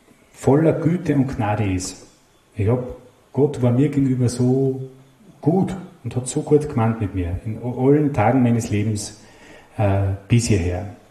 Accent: Upper Austria, Austria; wir wohnen relativ weit oben bei Tschechien. Was passiert, wenn ich in das Tal des Todes komme? Bei uns im Mühlviertel gibt es ein Ausflugsziel

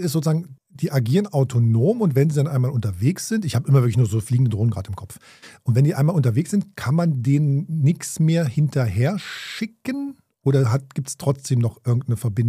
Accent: Magdeburg, Saxony-Anhalt, Germany; born there; ich komme auch aus Magdeburg, da bin ich geboren und wir haben es bis nach Halle jetzt geschafft.

